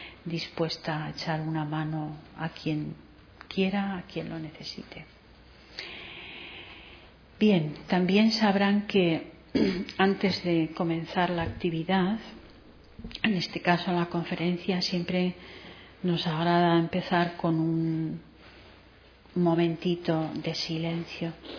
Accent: Bilbao, Basque Country, Spain; born there; also born or lived in Las Palmas; now in Tenerife, Spain; aunque nací en el norte, en Bilbao. Llevo muchos años viviendo en Canarias y los últimos 3 años en Tenerife. Antes de Tenerife he estado muchos años viviendo en Las Palmas.

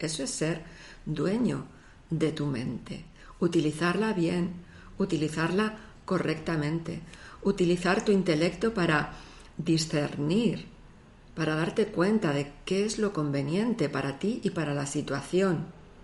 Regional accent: Argentina; born there; como yo nací en Argentina, pues me hace gracias a veces utilizar el acento argentino, ¿no?

